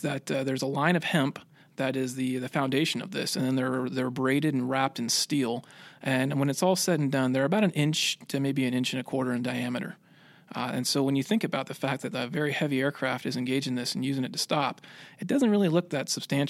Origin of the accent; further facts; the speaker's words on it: Pensacola, Florida, United States; Florida, not far from Pensacola, actually. Played a lot of sports in high school, kind of figured that growing up around Pensacola and being able to see all the airplanes flying around there made it look like a pretty cool job